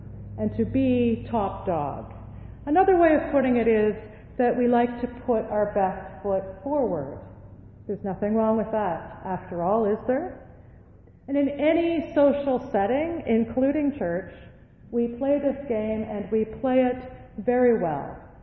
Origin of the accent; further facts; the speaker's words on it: Canada; The weather? We're Canadian, after all.